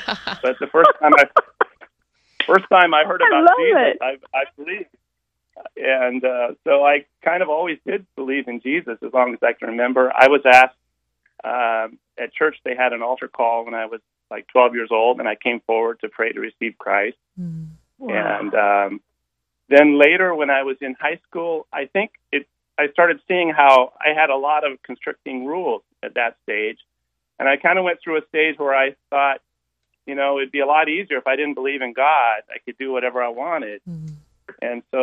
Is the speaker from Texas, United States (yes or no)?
no; Whidbey Island, Washington, United States; So I grew up on Whidbey Island, north of Seattle. It's a rural island.